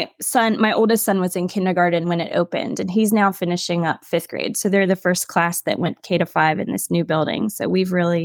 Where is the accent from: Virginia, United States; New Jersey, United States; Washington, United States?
Virginia, United States; Williamsburg; And that is where I grew up in Williamsburg. So I got to go home for grad school before I got married.